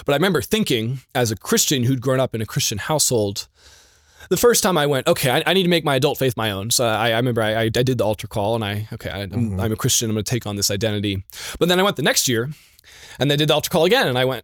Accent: Texas, United States; So I grew up in Texas. I was homeschooled. And I grew up Southern Baptist, a great Reformed Baptist church back in Texas

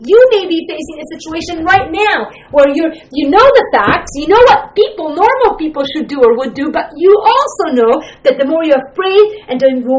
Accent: Lebanon; moved away; I grew up in Lebanon

